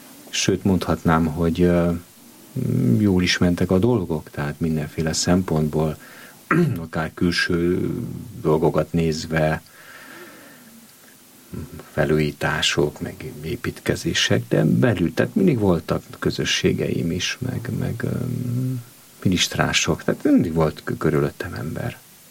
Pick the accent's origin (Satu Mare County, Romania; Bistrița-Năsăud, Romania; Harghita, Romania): Satu Mare County, Romania; én ugye Szatmári vagyok, Parciumi.